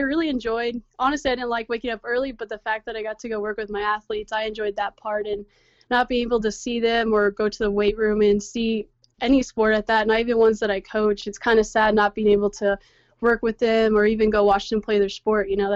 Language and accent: English; San Antonio, Texas, United States; I mean, I'm from San Antonio, but this is where I've like grown up.